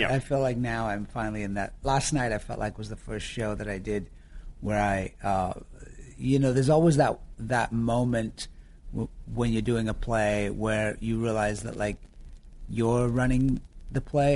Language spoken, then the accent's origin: English; Yorkshire and the Humber, United Kingdom; accent: northern Yorkshire; also born or lived in Florida; people just thought I was from New York because the melding of the American and the northern Yorkshire accent, people were just like, are you from New York?